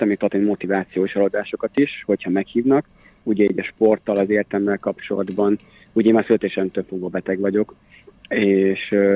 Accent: Hajdúböszörmény, Hajdú-Bihar, Hungary; azt én annól azért találtam meg, mert Hajdúpösszeményből származom

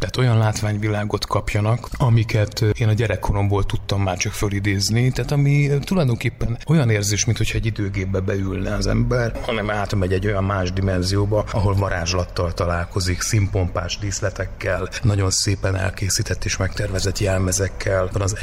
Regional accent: Nyíregyháza, Szabolcs-Szatmár-Bereg, Hungary; Én Nyíregyházán nőttem föl

